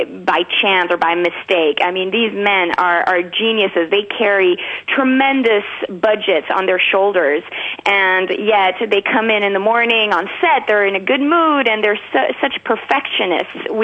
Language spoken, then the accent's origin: English; Paris, Île-de-France, France; now in Los Angeles, United States; I was raised in Paris, France. So, you know, and now I live in Los Angeles, living my dream.